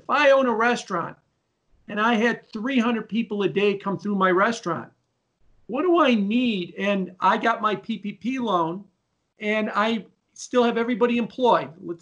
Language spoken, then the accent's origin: English; Chicago, Illinois, United States; I'm originally from Chicago.